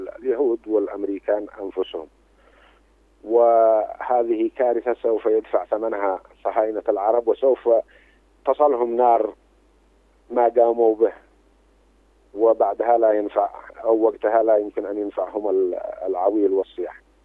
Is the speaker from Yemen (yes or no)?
yes; Yemen; نحن شعب يمني يمتلك إرادته السياسية والعسكرية وقرارها السيادي